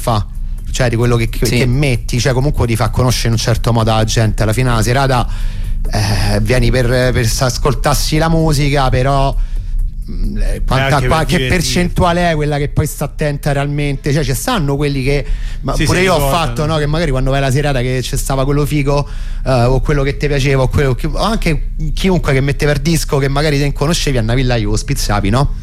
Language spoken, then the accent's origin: Italian; Rome, Lazio, Italy; born there; visto che sono nata a Roma